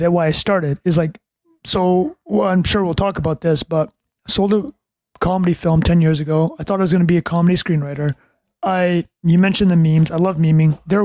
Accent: Canada; born there; I was born in Canada.

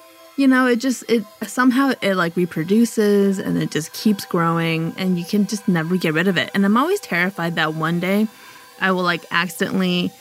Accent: Los Angeles, California, United States; I can't swim and I'm from Los Angeles.

